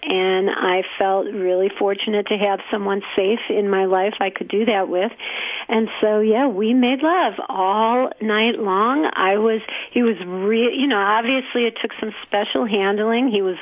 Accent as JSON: {"language": "English", "region": "Midwest", "country": "United States", "said": "you know, I'm from the Midwest. This was not something that I knew a lot about"}